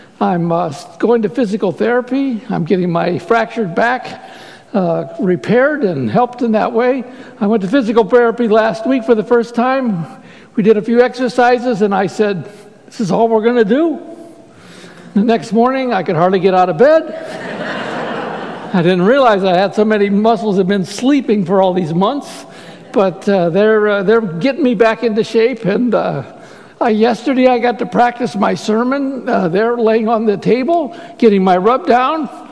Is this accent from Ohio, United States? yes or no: yes; Ohio, United States; now in Long Island, United States; So when I was a child, I grew up in Ohio, and boy, did we have storms out there.